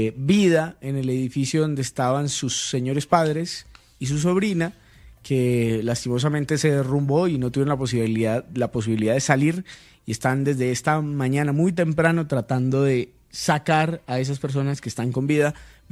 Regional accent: Cali, Valle del Cauca, Colombia; also born or lived in Zarzal; No, sí, pues yo nací en Zarzal Valle

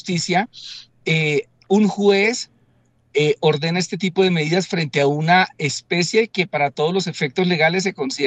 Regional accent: Colombia; el cóndor es muy icónico para nosotros como nacionales colombianos.

